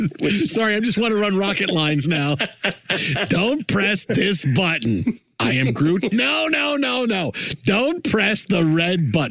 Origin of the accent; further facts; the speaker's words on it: Staten Island, New York, United States; I'm from Staten Island. I could wear that hat.